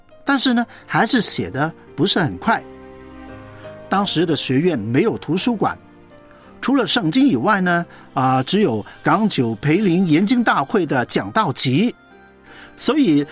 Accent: northern China, China; now in Hong Kong; 我是北方人，粤语广东话是我完全不懂的一种方言，但是通过在香港的生活呢，都学了一点点，很勉强的能听能说

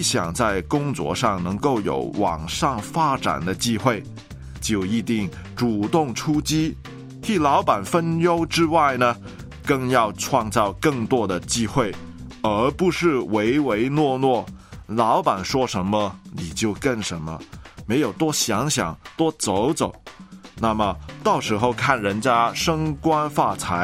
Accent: China; 照我们中国人的说话来讲呢，就是按本子办事了。

